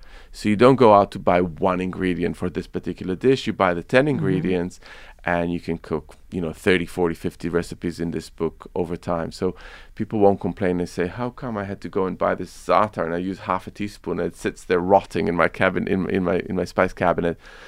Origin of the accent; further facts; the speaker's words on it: Israel; also born or lived in Lebanon / Palestine; I grew up in Israel, in Lebanon, in Palestine.